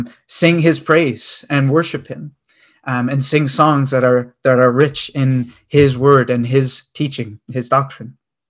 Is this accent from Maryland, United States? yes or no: yes; Maryland, United States; now in Wisconsin, United States; I was thinking back to growing up in Maryland and a local church there, and then being transplanted to Wisconsin in the Midwest